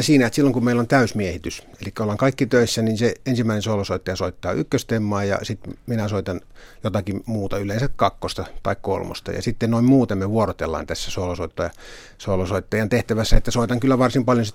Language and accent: Finnish; Joensuu, North Karelia, Finland; Olen kotoisin Itä-Suomesta Joensuusta